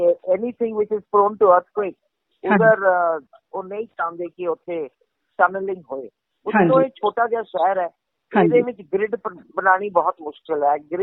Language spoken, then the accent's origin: Punjabi; Chandigarh, India; ਮੈਂ ਚੰਡੀਗੜ੍ਹ ਦੀ ਓਰਿਜਨਲੀ ਜੀ, ਇੱਥੇ ਹੀ ਪੜ੍ਹੀ ਵੱਡੀ ਹੋਈ ਹਾਂ, ਇੱਥੇ ਹੀ ਪੜ੍ਹੀ ਲਿਖੀ ਹਾਂ, ਚੰਡੀਗੜ੍ਹ ਮੇਰਾ ਸ਼ਹਿਰ ਹੈ, ਮੇਰਾ ਹੋਮ ਟਾਊਨ ਹੈ, ਮੈਂ ਇੱਥੇ ਹੀ ਰਹਿੰਦੀ ਹਾਂ ਹੁਣ 5 ਸਾਲਾਂ ਤੋਂ